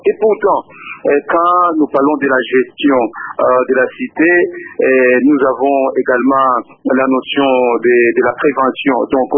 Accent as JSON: {"language": "French", "country": "DR Congo", "said": "ici chez nous en République démocratique du Congo"}